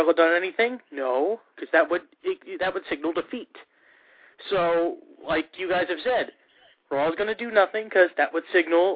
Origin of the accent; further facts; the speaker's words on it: New Jersey, United States; because I'm from the Philly area, South Jersey, of course.